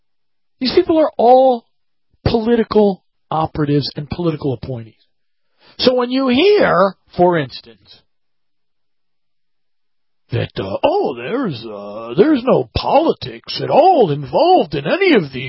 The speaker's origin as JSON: {"language": "English", "town": "Washington", "region": "District of Columbia", "country": "United States", "tie": "born or raised there", "said": "it pains me to say this because this is my hometown newspaper, Washington Post"}